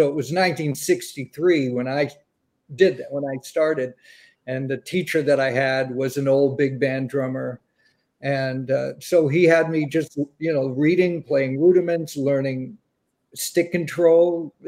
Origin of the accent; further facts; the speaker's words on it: Boston, Massachusetts, United States; And growing up in the Boston area, luckily I got to see him a lot.